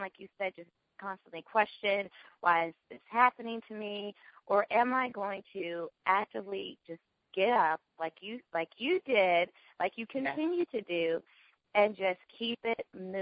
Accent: West Virginia, United States; I love you, California, and West Virginia, my home state.

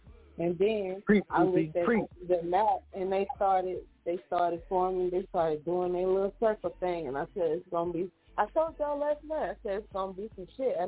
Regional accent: the South, United States; I'm from the South, okay? So when the hot and the cold meet, something is going to happen.

